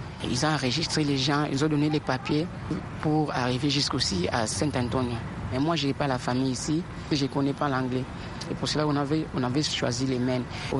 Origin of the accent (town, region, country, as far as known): Kinshasa, DR Congo; moved away as an adult